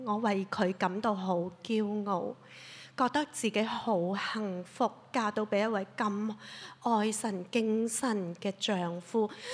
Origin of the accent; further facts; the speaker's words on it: Hong Kong; also born or lived in China; 我在内地出世，几岁的时候发现个眼出现了白点，这只左眼是假的，所以这么漂亮。于是就来到香港读盲校。